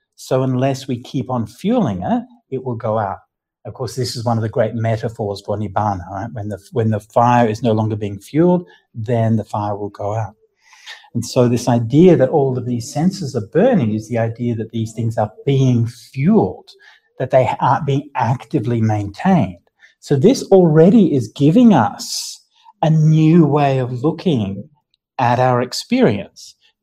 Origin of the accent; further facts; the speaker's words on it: Australia; we looked into our family history, like as an Australian kind of family